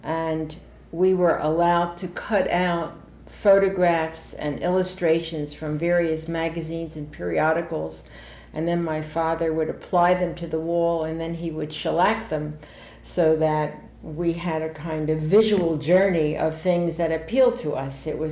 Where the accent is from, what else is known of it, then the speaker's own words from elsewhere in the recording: Winthrop, Massachusetts, United States; born there; I was born in Winthrop, Massachusetts in 1930. And I was the first born of three children.